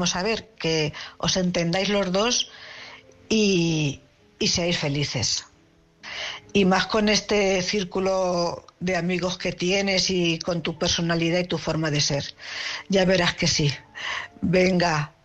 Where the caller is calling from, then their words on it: Cuenca, Castilla-La Mancha, Spain; de Cuenca.